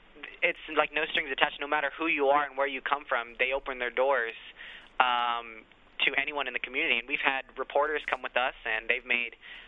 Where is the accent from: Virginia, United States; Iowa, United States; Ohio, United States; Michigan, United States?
Ohio, United States; now in New York, United States; I grew up in Ohio, and I moved to New York about 2 years ago.